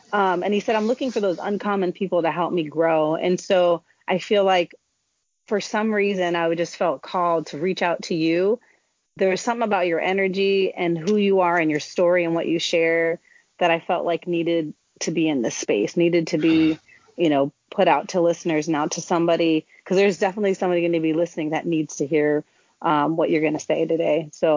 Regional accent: Michigan, United States; I'm from Michigan originally.

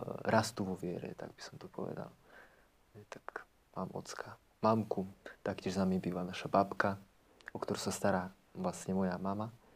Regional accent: Jabloň, Prešov Region, Slovakia; Tak pochádzam z takej maličkej dedinky, volá sa Jabloň, ako ten strom. Je veľmi pekná a teda je to na východe Slovenska, pomerne ďaleko od Bratislavy. Pochádzam z veriacej rodiny, katolíckej, praktizujúcej.

